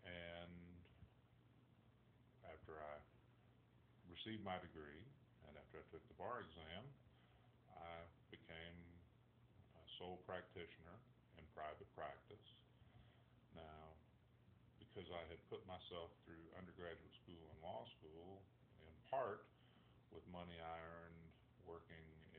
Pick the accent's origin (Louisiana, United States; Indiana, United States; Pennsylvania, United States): Louisiana, United States; Bossier City; born there; I was born on Barksdale Air Force Base in Bossier City, Louisiana, which is just outside of Shreveport, Louisiana.